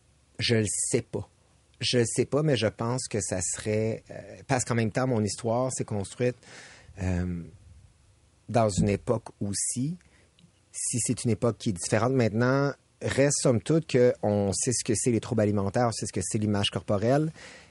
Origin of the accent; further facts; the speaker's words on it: Saint-Jean-sur-Richelieu, Quebec, Canada; Je viens de Saint-Jean-sur-Richelieu. J'ai 41 ans.